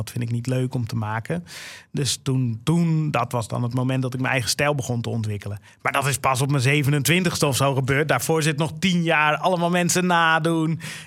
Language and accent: Dutch; Sneek, Friesland, Netherlands; Er was een klein antiquariaat in Sneek, waar ik ben opgegroeid.